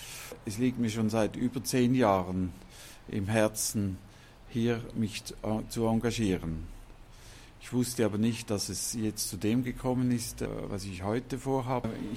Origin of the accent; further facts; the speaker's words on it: Wesen, St. Gallen, Switzerland; Ich bin ein geborener Wesener. Ich bin 1956 hier im Dorf geboren.